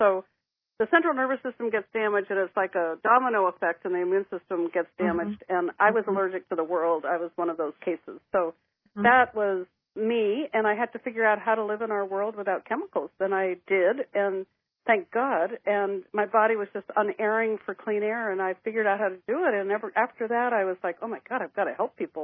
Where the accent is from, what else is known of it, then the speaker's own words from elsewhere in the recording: New Hampshire, United States; I had been captain of my high school ski team. I grew up on skis in New Hampshire.